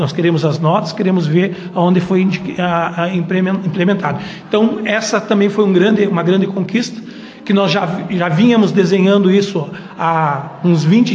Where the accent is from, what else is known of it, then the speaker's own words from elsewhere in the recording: Lagoa Vermelha, Rio Grande do Sul, Brazil; nasci em Lagoa Vermelha, sou lagoense de alma e coração, luto por esse município com todas as minhas forças, tive a oportunidade de morar fora, mas optei por morar em Lagoa Vermelha porque eu amo essa cidade.